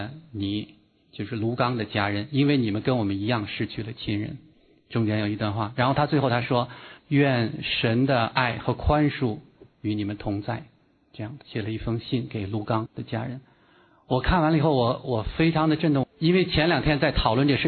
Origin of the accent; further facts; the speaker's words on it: Beijing, China; born there; 我是50年代在北京出生的